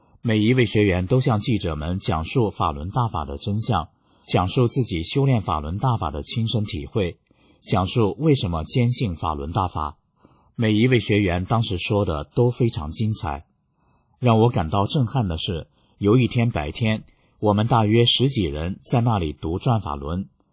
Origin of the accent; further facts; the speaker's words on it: Hong Kong; 我说，我是香港人